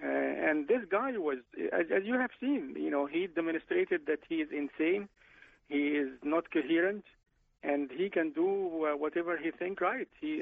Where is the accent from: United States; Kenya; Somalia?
Somalia; I'm originally from Somalia